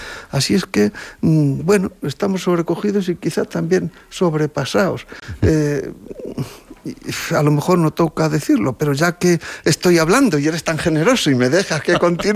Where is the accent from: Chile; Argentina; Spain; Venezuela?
Spain; Quero, Castilla-La Mancha; en mi pueblo, Quero, un pueblo muy pequeño en donde yo he nacido y me siento muy orgulloso de él.